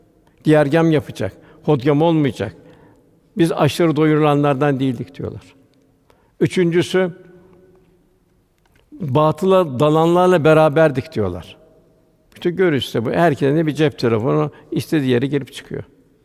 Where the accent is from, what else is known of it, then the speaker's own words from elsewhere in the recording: Istanbul, Turkey; Bugün de tabii biz İstanbul'da büyüdük. Orada eskiden lokanta önünde bir perde olurdu. Meşhur lokantalar vardı. Sirkeci'de, Beyoğlu'nda filan önüne bir perde olurdu.